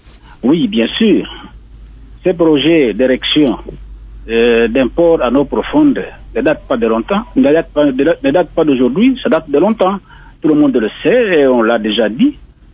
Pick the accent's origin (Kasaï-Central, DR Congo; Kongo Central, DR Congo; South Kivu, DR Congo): Kongo Central, DR Congo; Boma; born there; also born or lived in Matadi; Moi j'ai vécu à Matadi, je connais ce que fut le port de Matadi et le port de Boma. Je suis né à Boma et j'ai vécu à Matadi aussi.